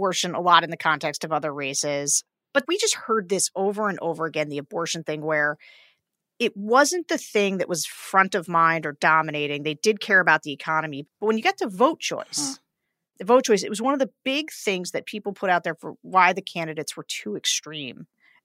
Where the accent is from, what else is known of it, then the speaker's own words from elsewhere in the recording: Pennsylvania, United States; And I want to start in my home state, Pennsylvania.